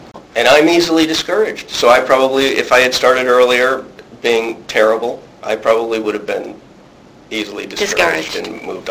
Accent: Chicago, Illinois, United States; And I got 59 rejections and an acceptance from Steppenwolf.

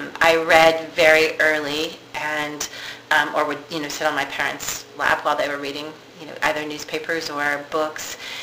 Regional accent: Midwest, United States; I grew up in suburbia in the Midwest, and my mother was having a group of bridge ladies over

